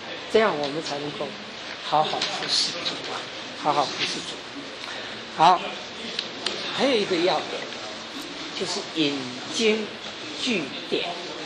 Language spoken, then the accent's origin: Chinese; China; 我们中国人中间呢、啊，后起之秀，比我年轻的有一个叫做于洪杰